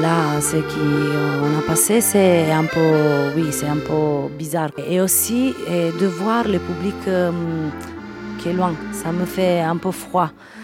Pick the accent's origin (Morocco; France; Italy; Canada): Italy; Apulia; French is a second language; Je viens du sud d'Italie, ça veut dire les Pouilles, ou mieux, le Salento, qui c'est la dernière partie des Pouilles. Bon, j'habite un peu de chez moi, parce que c'est toujours chez moi le Salento, et un peu à Marseille, l'hiver.